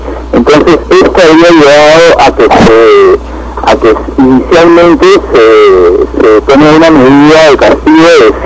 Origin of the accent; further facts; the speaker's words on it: Peru; nos han estremecido a todos como peruanos